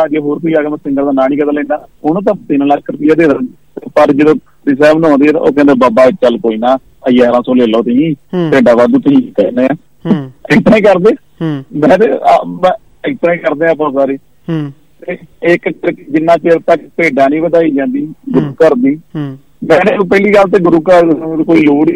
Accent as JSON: {"language": "Punjabi", "town": "Mughal Chak", "region": "Punjab", "country": "India", "tie": "born or raised there", "said": "ਮੇਰਾ ਜਿਵੇਂ ਮੇਰਾ ਪਿੰਡ ਇੱਥੇ ਜਾਏਗਾ ਮੁਗਲ ਚੱਕ ਬਣੂਆ, ਤਰਨ ਤਾਰਨ ਮੁਗਲ ਚੱਕ ਬਣੂਆ"}